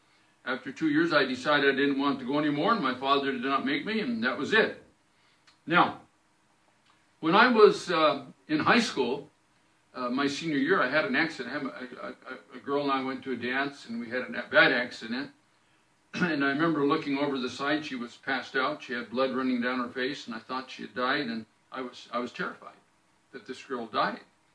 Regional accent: Washington, United States; I grew up in Washington State in, I guess you would call it a lower class, maybe middle-lower class. We were very poor in my family.

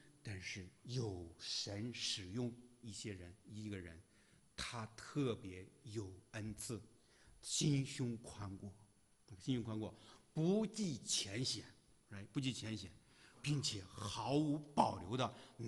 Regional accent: China; 哎，我是中国人啊，怎么这儿不好？

